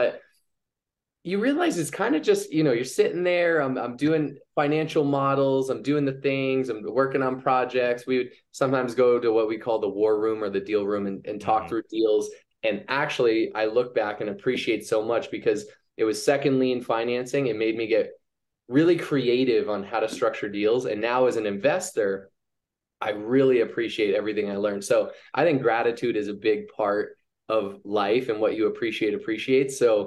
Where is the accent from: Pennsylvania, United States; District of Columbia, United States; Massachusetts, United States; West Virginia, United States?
Massachusetts, United States; Boston; I grew up in the Boston area.